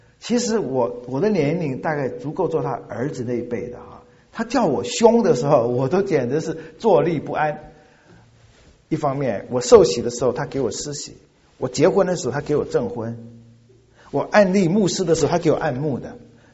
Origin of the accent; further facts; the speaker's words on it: Fujian, China; 我们福建人的习俗，闽南人，我是福建闽南人哈。